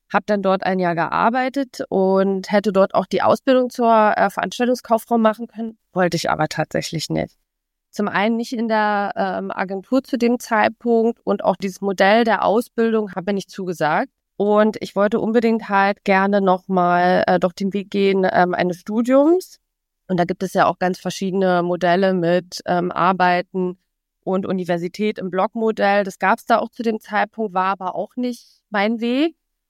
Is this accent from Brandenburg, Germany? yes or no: yes; Frankfurt, Brandenburg, Germany; Ich bin aufgewachsen und groß geworden in Frankfurt-Oder. Das ist ja gleich um die Ecke von Berlin.